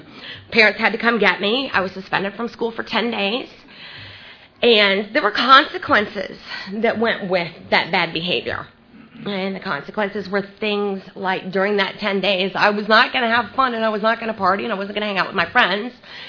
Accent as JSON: {"language": "English", "region": "Indiana", "country": "United States", "tie": "born there", "also_born_or_lived": "Georgia / Chicago / New Jersey", "said": "So I was born in Indiana. From Indiana, we moved to Georgia. From Georgia, we moved to Chicago. From Chicago, we moved to Georgia. From Georgia, we moved to New Jersey. And from Jersey, we moved to Georgia."}